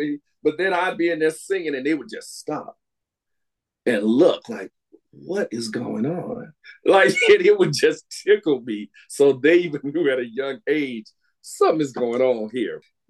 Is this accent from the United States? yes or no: yes; the South, United States; because I'm from South and I was just saying this a niche kind of a market. I hear that when I go home